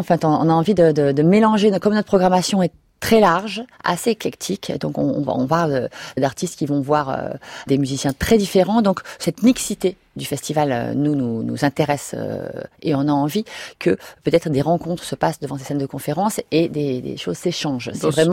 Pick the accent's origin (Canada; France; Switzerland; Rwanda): France; Southern France; Moi, je viens du sud de la France. Je viens d'une famille, je dirais, de vignerons.